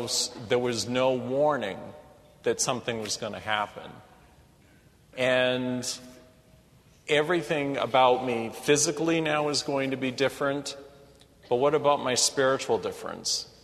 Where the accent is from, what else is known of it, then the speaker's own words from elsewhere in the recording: Maine, United States; For instance, I'm from Maine, for those of you that don't know.